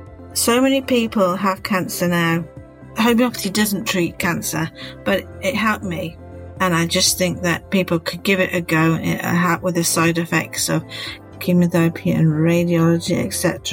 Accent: England, United Kingdom; from England, the UK.

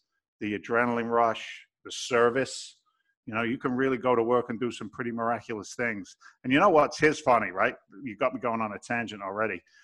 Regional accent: England, United Kingdom; now in United States; And I'm an immigrant to this country. I came over from England back in 1986. Shh, don't tell anybody. It's a secret. but I carried an American passport today, and I'm proud to carry one.

